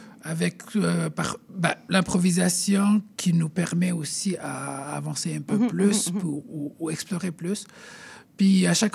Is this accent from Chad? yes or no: no; Tunisia; born there; Je pense que je suis née en Tunisie. Ça, je suis sûre